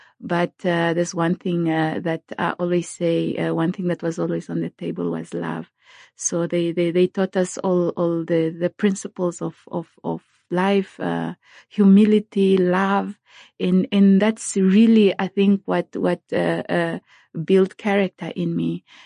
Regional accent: Rundu, Kavango East, Namibia; I call myself the girl from Sauyama. I grew up in Rundu. I was born in an area called Sauyama. It's just about 8-10 kilometers from Rundu. Most of my childhood, I lived there.

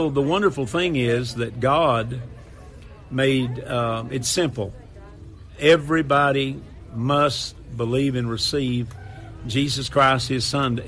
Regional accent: Georgia, United States; accent: Tennessee; Got a Tennessee accent, but I'm here from Georgia.

